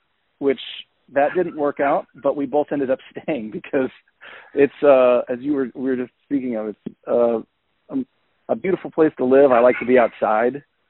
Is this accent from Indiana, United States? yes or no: yes; Indiana, United States; I don't mean it in any slight at all to my hometown, which I'm very proud Hoosier.